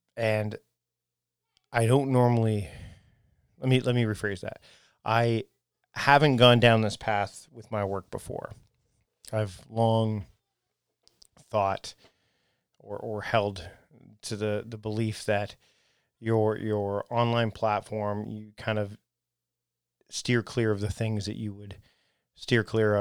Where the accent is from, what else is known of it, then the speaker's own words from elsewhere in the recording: Canada; I, as a Canadian, as a white male Canadian, I come from a place of privilege.